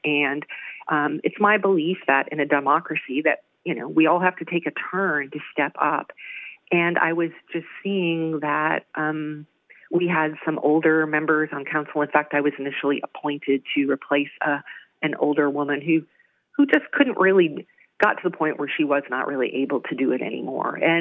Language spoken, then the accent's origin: English; New England, United States; now in Port Orford, United States; I'm originally from New England, and I lived in a bunch of different places in the West.